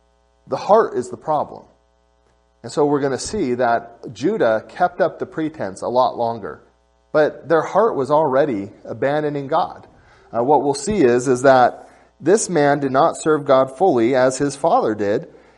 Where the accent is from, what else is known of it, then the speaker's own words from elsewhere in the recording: Washington, United States; I grew up in Washington.